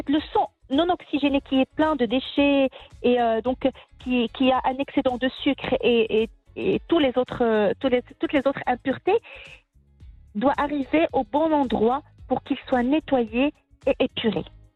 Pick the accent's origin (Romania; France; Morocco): Morocco; Ce n'est pas uniquement chez nous au Maroc.